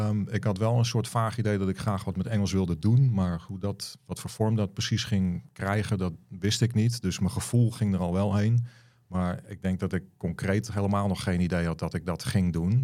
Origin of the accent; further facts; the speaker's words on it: Baarn, Utrecht, Netherlands; Ja, ik ben 47 jaar. Ik kom oorspronkelijk uit Baren.